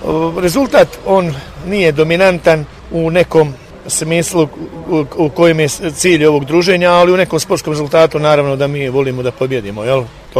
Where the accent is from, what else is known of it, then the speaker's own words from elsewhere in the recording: Borovo, Vukovar-Srijem County, Croatia; mi smo u stvari iz Borova. Nama su dali tako neki naziv kao Borovo selo, odnosno naselje Borovo